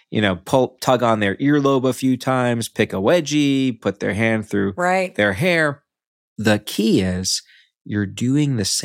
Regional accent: Brooklyn, New York, United States; I mentioned before we started filming that I grew up in Brooklyn, New York. And although you may not hear the accent right now

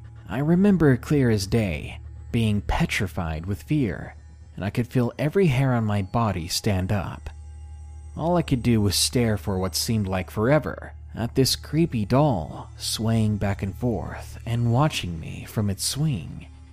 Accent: Georgia, United States; I didn't want to go back to my home state of Georgia

